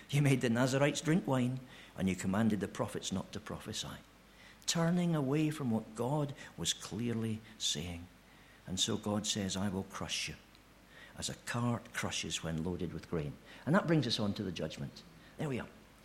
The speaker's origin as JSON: {"language": "English", "country": "United Kingdom", "said": "I don't think there's anything special about being British."}